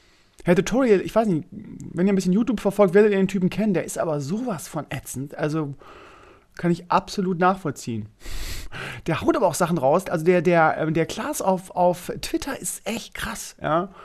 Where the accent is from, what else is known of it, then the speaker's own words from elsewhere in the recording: Bremen, Germany; accent: North German; ja, ich komme aus Bremen. Sagt er, ja, sind wir Nachbarn, ich komme aus Oldenburg, ich habe gleich gehört irgendwie, an deinem Dialekt. Scheinbar haben wir Bremer noch irgendwas drinne, auch wenn wir eigentlich Hochdeutsch sprechen